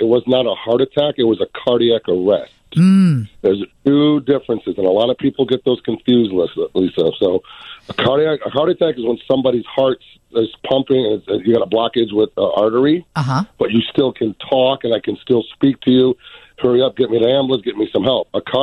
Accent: Chicago, Illinois, United States; moved away as an adult; I was born and raised in Chicago, went to Mort West High School, went to Berwyn, Illinois. That's where I lived. So I grew up there.

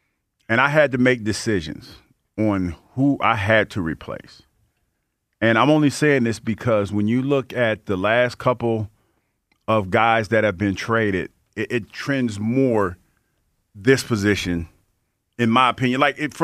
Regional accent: Ohio, United States; You know, I'm from Ohio, so I can say this.

